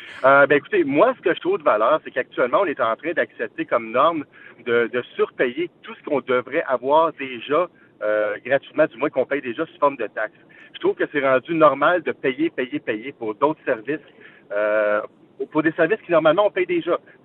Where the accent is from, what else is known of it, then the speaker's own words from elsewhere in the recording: Quebec, Canada; moi, je suis des Laurentides